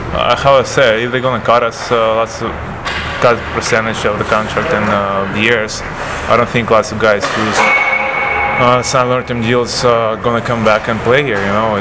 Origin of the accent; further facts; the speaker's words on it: Russia; English is a second language; Well, of course I'm thinking about it because, you know, my hometown have teams, and my Russian Federation have a league